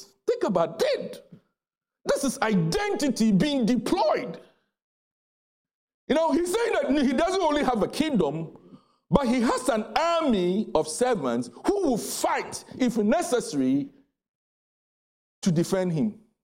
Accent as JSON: {"language": "English", "country": "Ghana", "said": "I know from my home country in Ghana"}